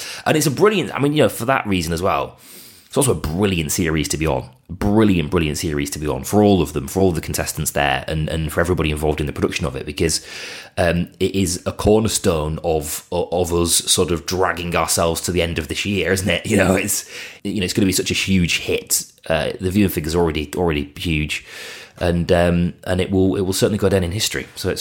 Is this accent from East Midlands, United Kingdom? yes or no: no; Bolton, North West England, United Kingdom; it is etched into our birth certificates when we're from Bolton that we have to support fellow Boltonians at every turn.